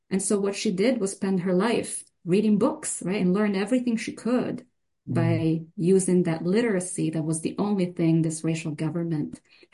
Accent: Italy; my experience growing up in Italy was different than the ones that we're probably now talking about

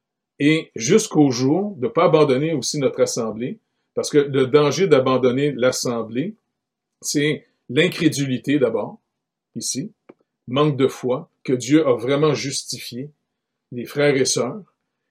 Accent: Canada; Je suis Canadien, je suis né là-dedans. On m'a mis de l'eau sur la tête quand j'étais bébé. Et puis, j'ai été à messe quand j'étais petit.

